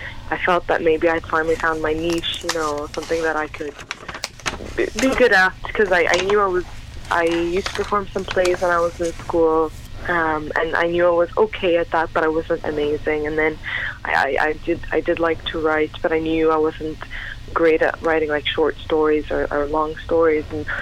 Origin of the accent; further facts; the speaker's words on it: Canada; also born or lived in Saudi Arabia; now in Ireland; No, I grew up actually in Canada first, and then I moved back to where I'm originally from, to Saudi Arabia, for about 9 years, and then I moved to Ireland in 2010.